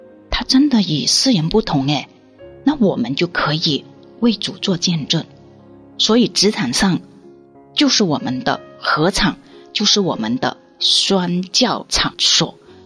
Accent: Guangdong, China; 我们广东人就是有一句话

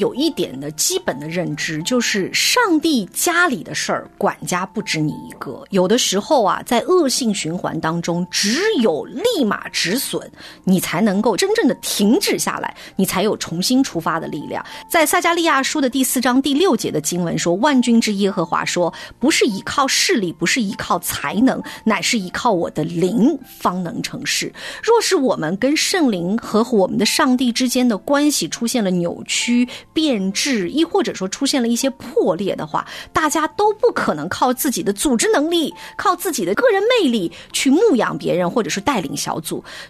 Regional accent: Xinjiang, China; born there; 因为我出生在新疆，我知道那大戈壁滩是什么感觉。

